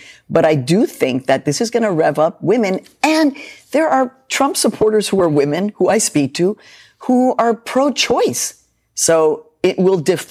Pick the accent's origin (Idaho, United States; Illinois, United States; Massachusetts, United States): Illinois, United States; Chicago; also born or lived in Mexico; I'm a Midwesterner. I'm from Chicago. I mean, I'm a Mexican immigrant. But Midwesterners, we're kind of earnest in that sense.